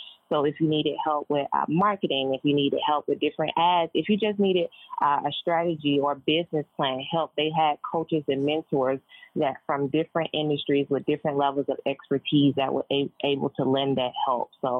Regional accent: Atlanta, Georgia, United States; I'm born and raised in Atlanta, and I love what the city has to offer

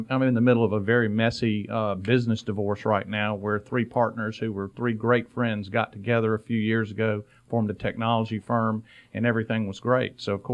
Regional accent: Albany, Georgia, United States; now in Atlanta, United States; I grew up in Albany and started my practice in Atlanta

